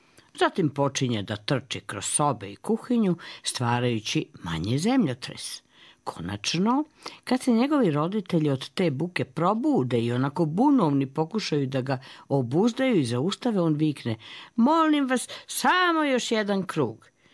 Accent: Banja Luka, Republika Srpska, Bosnia & Herzegovina; onda kod nas u Banja Luci pada kiša stalno.

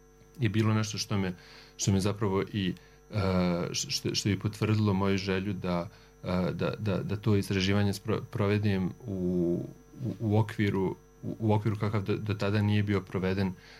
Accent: Banja Luka, Republika Srpska, Bosnia & Herzegovina; Banja Luka moj rodni grad

